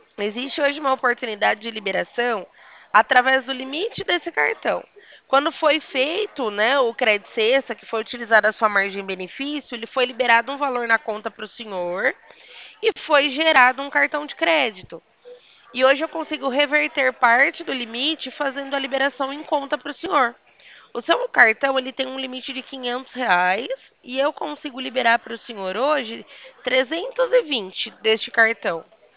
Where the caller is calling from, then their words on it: Limeira, São Paulo, Brazil; Eu falo com o senhor aqui da cidade de Limeira. Sou interior de São Paulo.